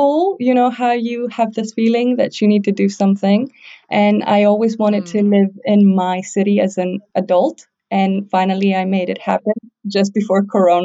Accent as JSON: {"language": "English", "town": "Thessaloniki", "region": "Central Macedonia", "country": "Greece", "tie": "born or raised there", "second_language": "English", "said": "So I lived in 6 countries. But the main place I call home is my hometown, Thessaloniki, in the north of Greece."}